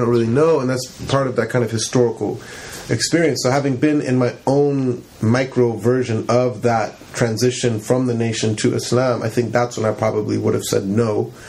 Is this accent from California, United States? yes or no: yes; Campbell, California, United States; we grew up in Campbell, we didn't grow up in the hood